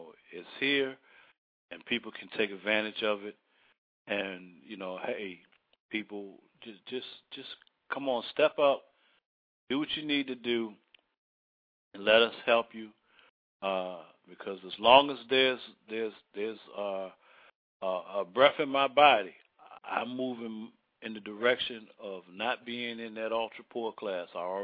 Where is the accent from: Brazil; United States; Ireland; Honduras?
United States; Baltimore, Maryland; back in my hometown in Baltimore, Maryland, working two, three jobs to survive.